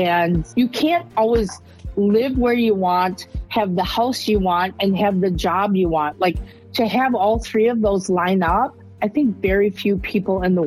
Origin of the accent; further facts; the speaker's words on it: Wisconsin, United States; I'm from Wisconsin, so I'm always going to promote brandy